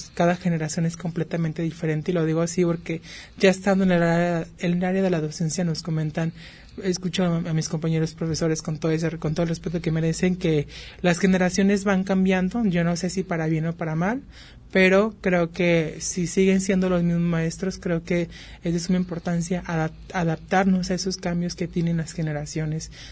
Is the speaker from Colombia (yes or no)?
no; Mexico; somos el futuro de México